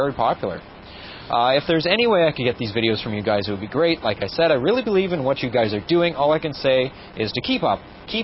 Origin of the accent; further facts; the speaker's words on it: Toronto, Ontario, Canada; I am from Toronto.